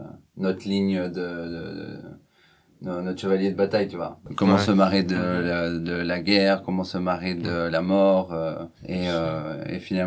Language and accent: French; Bourgogne-Franche-Comté, France; je viens du Jura